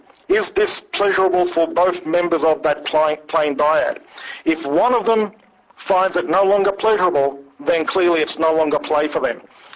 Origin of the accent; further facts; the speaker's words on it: Australia; This was in Australia. You're very established that I'm an Australian. But I am a Canadian as well.